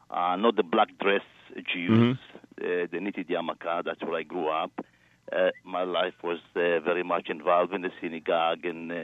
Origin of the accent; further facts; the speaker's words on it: Kiryat Shmona, Northern District, Israel; also born or lived in Holon / Eilat; Well, we moved in my bar mitzvah. We moved from Kiryat Shmona to Holon, which is right south of Tel Aviv. But 16 years of age, this whole life was for me primarily by the Red Sea and Eilat